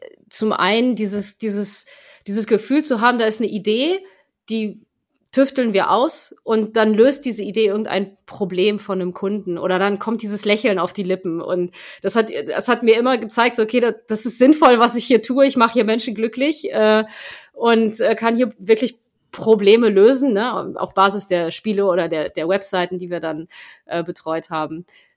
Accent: Germany; also born or lived in France; now in Hamburg, Germany; bin 38, wohne mit meinem Partner und 2 Kindern in Hamburg. Der Name verrät, ich bin gebürtig aus Frankreich, wir sind aber schon sehr, sehr früh nach Deutschland gekommen, dementsprechend bin ich auch in Deutschland aufgewachsen

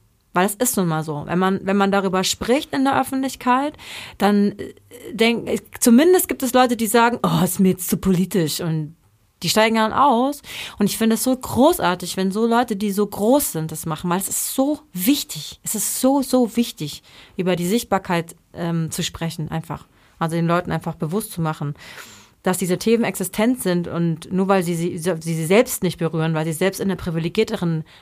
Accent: Baden-Württemberg, Germany; Obwohl ich da 18 Kilometer von aufgewachsen bin.

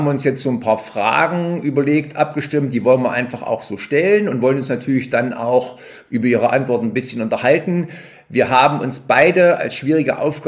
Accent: Bad Langensalza, Thuringia, Germany; Natürlich spielt die Stadt Bad Langensalza auch da eine Rolle, aber da geht es natürlich vorwiegend, na gut, das ist meine Heimatstadt

